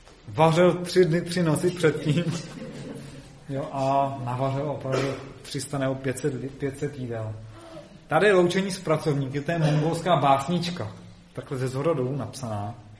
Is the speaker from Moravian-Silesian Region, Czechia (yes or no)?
no; Plzeň, Plzeň Region, Czechia; Jelikož pocházím z Plzně